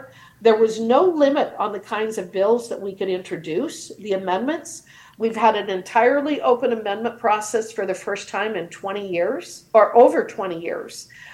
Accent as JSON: {"language": "English", "region": "Wyoming", "country": "United States", "lives_now": "Washington, United States", "said": "how proud I am to be from Wyoming, how proud I am of my family in Wyoming."}